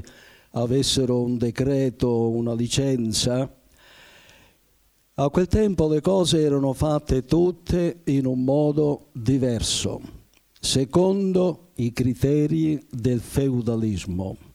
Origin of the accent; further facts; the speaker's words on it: Barrafranca, Sicily, Italy; born there; Sono nato a Barrafranca, nella provincia di Enna, il 21 luglio del 1936